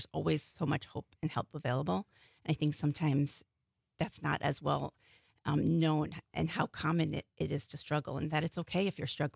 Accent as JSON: {"language": "English", "region": "Illinois", "country": "United States", "tie": "born or raised there", "said": "I grew up about an hour north of Chicago. Okay. In Wisconsin or in No, Illinois? It was in Illinois, about 10 minutes from the Wisconsin border."}